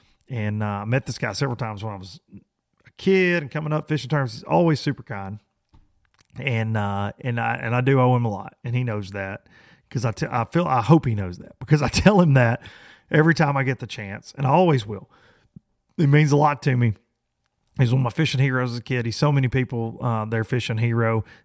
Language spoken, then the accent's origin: English; United States; But that offshore world to me, when I was 10, 12, even growing up on the Tennessee River, it was so strange because you felt like you were in the middle of nowhere.